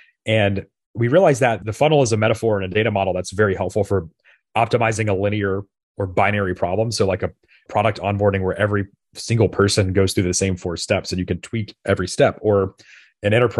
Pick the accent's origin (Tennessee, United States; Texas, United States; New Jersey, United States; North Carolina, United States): Tennessee, United States; Memphis; And, you know, this was in Memphis, Tennessee, my hometown.